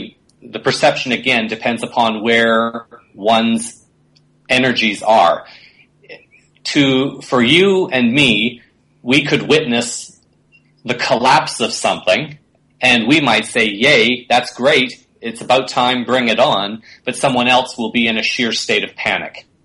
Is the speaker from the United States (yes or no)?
no; Canada; As a Canadian, maybe it's good to note at this point in time